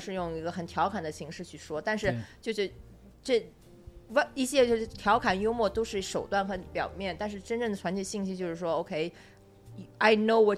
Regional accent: Nanjing, Jiangsu, China; 因为我是南京人，就是烤鸭对南京人来说是一个非常非常重要的东西

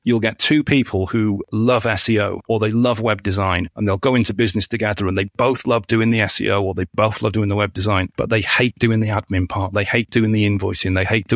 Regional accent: Wales, United Kingdom; because I'm Welsh

